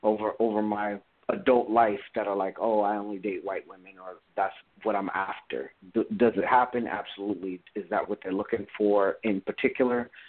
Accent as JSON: {"language": "English", "town": "Los Angeles", "region": "California", "country": "United States", "tie": "born or raised there", "also_born_or_lived": "Boston", "said": "I am from America, born in Boston, raised in Los Angeles."}